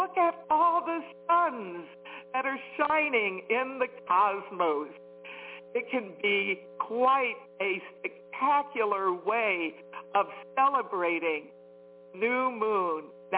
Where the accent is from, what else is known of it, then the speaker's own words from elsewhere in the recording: Washington, District of Columbia, United States; Washington, D.C. metro area is my hometown.